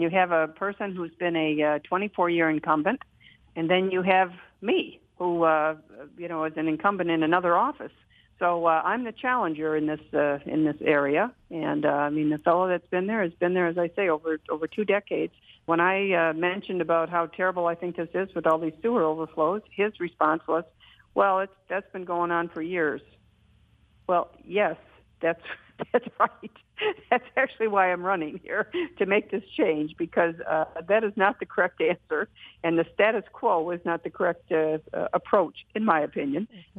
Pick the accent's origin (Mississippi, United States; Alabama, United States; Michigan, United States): Michigan, United States; I just want to come home to Michigan, and of course, I have been born and raised in Macomb County, Michigan, the home of the Reagan Democrats, by the way